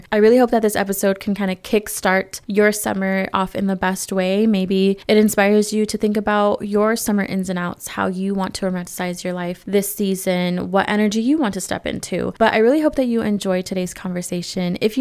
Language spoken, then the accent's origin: English; California, United States; if you guys don't know, I'm born and raised in California